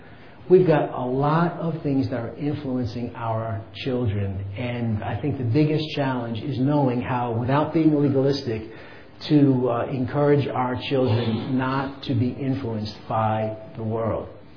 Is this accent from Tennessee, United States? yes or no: no; New York, United States; also born or lived in Kansas City; I said, well, I'm not from the south, I'm from New York. And I actually spent some time in the Midwest. I spent like 7 or 8 years in Kansas City and other places.